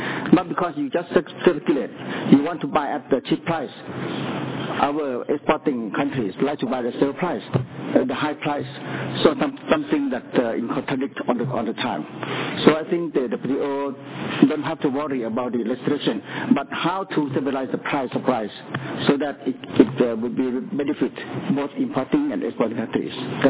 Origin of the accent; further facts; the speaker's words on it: Thailand; English is a second language; I'm from Thailand, exporting rice exporting country.